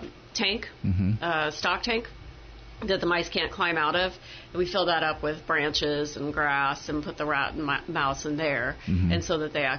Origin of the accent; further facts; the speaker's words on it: Marysville, Washington, United States; Marysville.